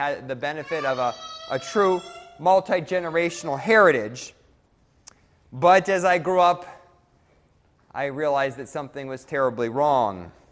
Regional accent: Pennsylvania, United States; I grew up in Western Pennsylvania on a multi-generational homestead, working in a multi-generational family business as a construction worker.

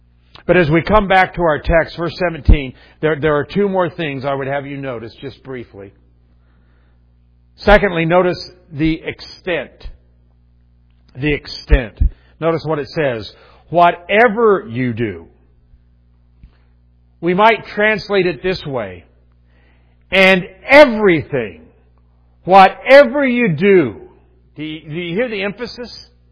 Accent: Indiana, United States; now in Michigan, United States; I grew up in Indiana, and though I've lived most of my life right here in Michigan, I'm still a Hoosier.

